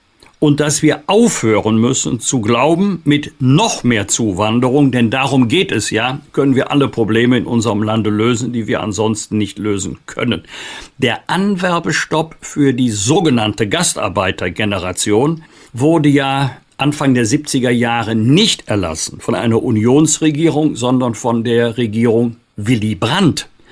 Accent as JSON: {"language": "German", "region": "North Rhine-Westphalia", "country": "Germany", "tie": "born or raised there", "said": "Im Rheinisch-Bergischen Kreis, in meiner Heimat, ist es 5,5%."}